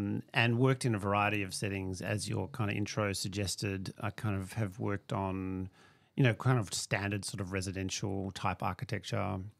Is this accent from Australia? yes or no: yes; Margaret River, Western Australia, Australia; I was born and raised down south in Margaret River